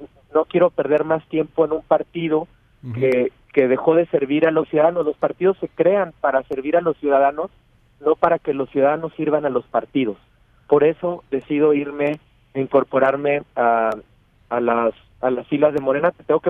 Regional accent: Mexico; además de ser servidor público, soy un mexicano todavía joven, consciente de que nuestro país no tiene tiempo que perder

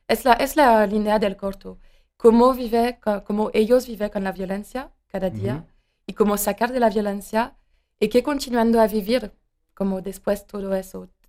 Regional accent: France; Spanish is a second language; Como una francesa es muy impactante, porque en uh-huh. Francia no hay este tipo de imágenes por la noticia.

